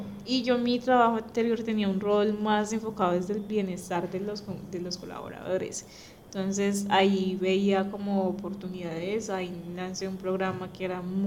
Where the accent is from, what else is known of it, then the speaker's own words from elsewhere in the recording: Cali, Valle del Cauca, Colombia; nos dividió como familia caleña